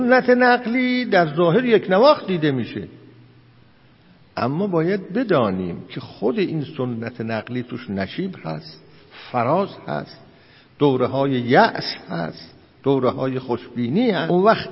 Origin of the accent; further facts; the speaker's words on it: Iran; خب درست است ما همه ایرانی هستیم، اما این زبان فارسی مادری را داریم